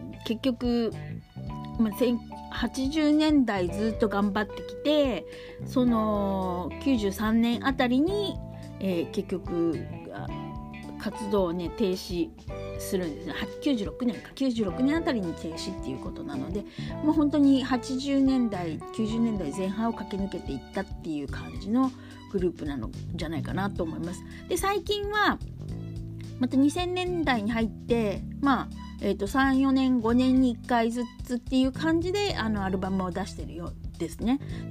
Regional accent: Hiroshima, Japan; でも私、まあ一応広島出身ですから

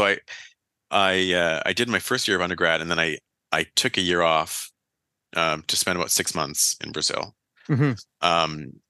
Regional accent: Ottawa, Ontario, Canada; And here I was from Ottawa, like maybe a 5-minute drive from the border with Quebec.

